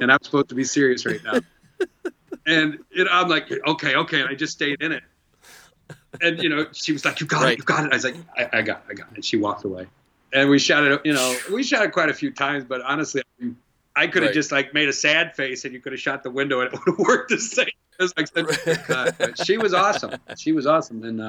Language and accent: English; Ohio, United States; I was a Boy Scout and I'm originally from Ohio. So they kind of make you learn how to shoot guns.